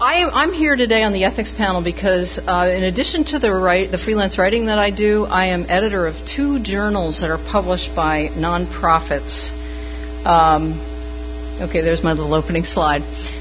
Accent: New Jersey, United States; also born or lived in Philadelphia; now in Deep River, United States; I live in a town called Deep River, population 4,500. About equidistant between Boston and New York. I grew up in New Jersey. I was born in Philadelphia.

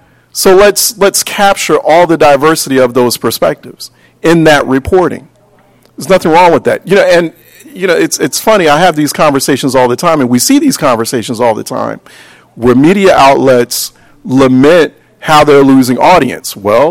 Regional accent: Philadelphia, Pennsylvania, United States; I know because I grew up in Philadelphia. I grew up in North Philadelphia. So I know all about it.

